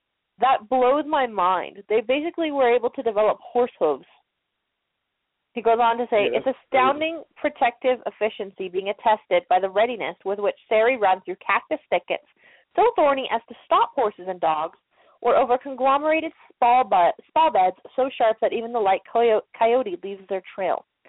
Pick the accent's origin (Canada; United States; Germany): Canada; because I'm Canadian and have no clue what that means, I looked it up in Celsius.